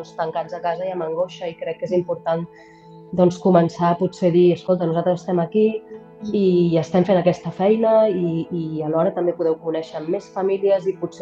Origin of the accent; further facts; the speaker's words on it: Barcelona, Catalonia, Spain; now in Geneva, Switzerland; nosaltres vivim a Ginebra, I quan van diagnosticar la Bruna vam pensar a tornar a Barcelona, que som de Barcelona